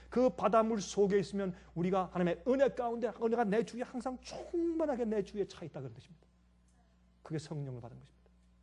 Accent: Busan, South Korea; accent: Busan; 지금도 제가 하면 제가 부산말 잘합니다. 하면 잘합니다. 그때는 나가서 놀 때는 부산말하고 집에 들어와서 서울말하고 그랬으니까.

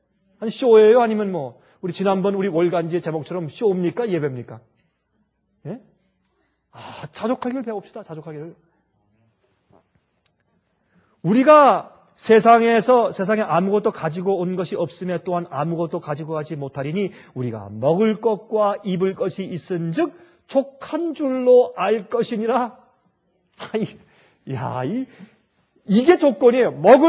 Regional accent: South Korea; now in abroad; 여러분들 어릴 때에 한국에서 수세식 그런 현대식 화장실에서 자란 분들은 젊은 사람들이죠. 다 젊은 분들이고. 그러나 나이가 좀 든 분들은 우리가 어릴 때는 그런 거 없었죠, 한국에.

